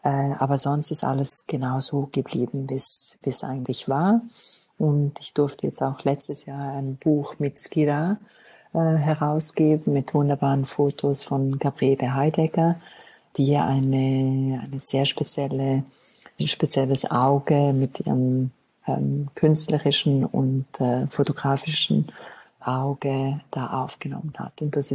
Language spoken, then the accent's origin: German; Graubünden, Switzerland; hat man die ganze Segantini-Welt im Engadin. Darum ist mir auch die Bodenständigkeit und meine Heimat so wichtig